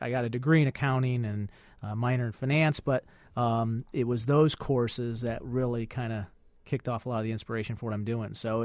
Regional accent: Storm Lake, Iowa, United States; I grew up in Storm Lake, Iowa, yep, which is in the northwest corner by Sioux City

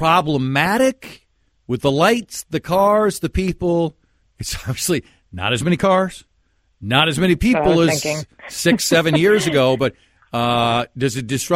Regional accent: Golden Valley, Minnesota, United States; I mean, now I'm Team Golden Valley. That's my hometown, so I don't want you leaving Golden Valley

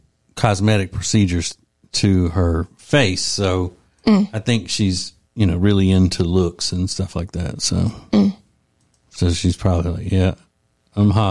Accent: Winfield, Louisiana, United States; because there was this old man in my hometown of Winfield, Louisiana.

